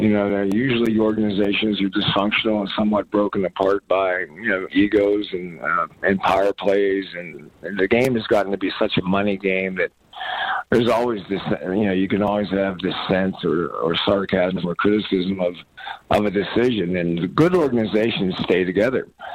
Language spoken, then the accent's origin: English; Pittsburgh, Pennsylvania, United States; he kind of just reminds me of a guy from the Pittsburgh steel mills when I grew up in Pittsburgh.